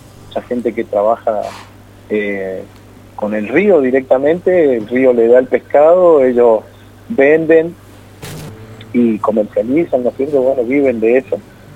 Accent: Mendoza, Argentina; born there; si bien yo soy nacido en Mendoza, tengo una crianza por cuestión de familia, de niño, tengo una crianza bastante norteña, litoraleña, porque mi familia es del litoral, es de Corrientes.

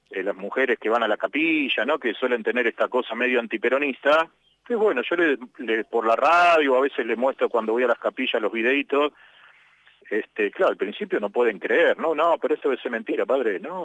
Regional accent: Buenos Aires, Argentina; moved away; yo soy de Buenos Aires, ¿no? Vine ahora el año que viene, hace 20 años que vivo aquí.

